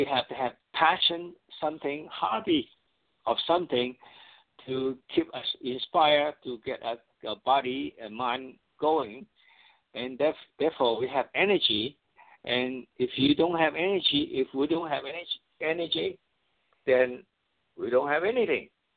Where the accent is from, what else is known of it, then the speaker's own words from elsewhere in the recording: Oakland, California, United States; and I was from Oakland. I'm not living in Oakland now, but I was in Oakland.